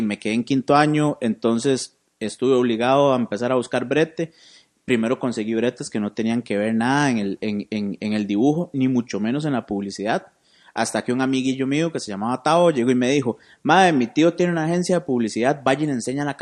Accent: San José, Costa Rica; now in Cartago, Costa Rica; No, yo soy de San José.

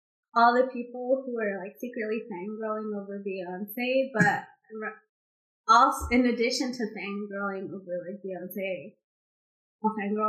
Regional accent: Texas, United States; I also get like a Dr. Pepper because, again, I'm Texan.

